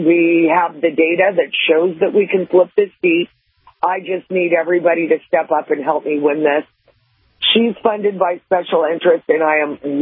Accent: Santa Monica, California, United States; Well, you know, I've lived in California my whole life. I was born in Santa Monica, and it's becoming unrecognizable.

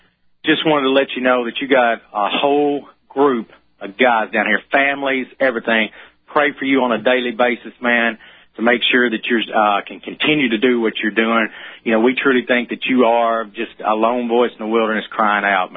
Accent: the South, United States; accent: southern; I hope you can understand that with my old southern accent, that defeats the tasers.

